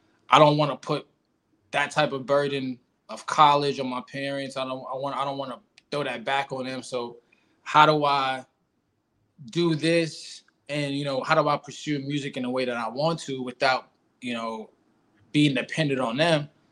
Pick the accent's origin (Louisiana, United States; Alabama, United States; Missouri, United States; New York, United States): New York, United States; I mean, basically, man, you know, growing up in New York, my family, my mom's, you know, my brother was the same thing.